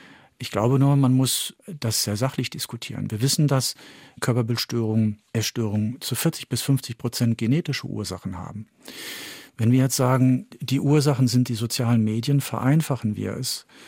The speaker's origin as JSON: {"language": "German", "town": "Paris", "region": "Île-de-France", "country": "France", "tie": "born or raised there", "said": "Und das Aufwachsen in Paris und das Kennenlernen von klein auf von zwei Kulturen hat mich schon tief geprägt."}